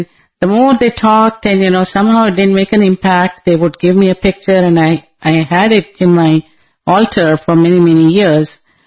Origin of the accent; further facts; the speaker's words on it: Hyderabad, Telangana, India; English is a second language; I'm from Andhra Pradesh, Hyderabad.